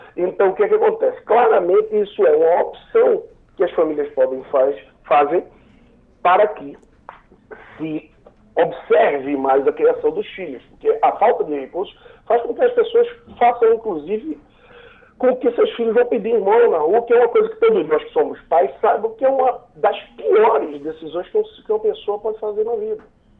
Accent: Pernambuco, Brazil; em Flores ou Solidão, no interior de Pernambuco, que é minha terra

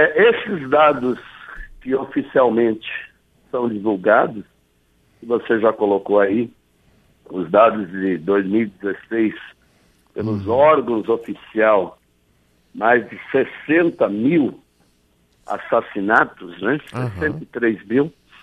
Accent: Sergipe, Brazil; Nós que somos do estado de Sergipe

